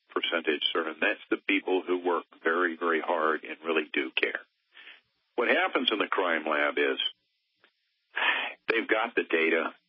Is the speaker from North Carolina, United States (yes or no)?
yes; North Carolina, United States; I'm not sure about that because I'm from North Carolina